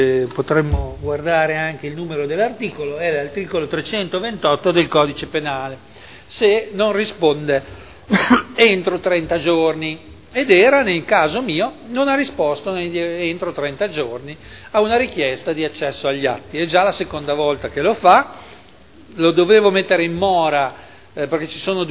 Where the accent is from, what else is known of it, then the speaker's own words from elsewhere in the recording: Modena, Emilia-Romagna, Italy; noi che siamo di Modena